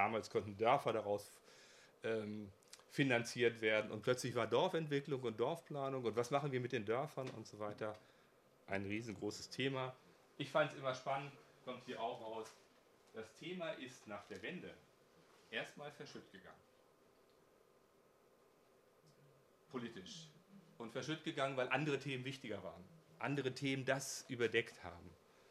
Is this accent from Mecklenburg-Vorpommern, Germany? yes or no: no; Bad Nenndorf, Lower Saxony, Germany; Das ist mein Heimatort Bad Nenndorf, wo ich groß geworden bin.